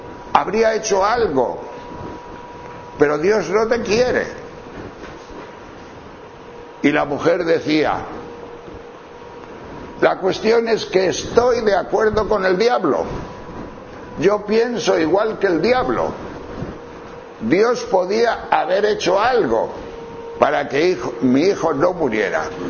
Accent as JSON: {"language": "Spanish", "town": "León", "region": "Castile and León", "country": "Spain", "said": "Yo soy de León, de la provincia de León, del León del Norte, y allí hay muchos prados y muchas vacas y cosas de pastos."}